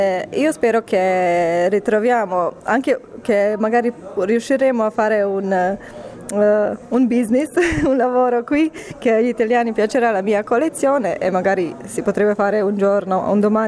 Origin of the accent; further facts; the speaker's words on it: Bosnia & Herzegovina; Io sono, per dire, l'ambasciatrice del mio paese in questo momento. Quindi riporto dei motivi bosniaci che sono tipici per alcune parti della Bosnia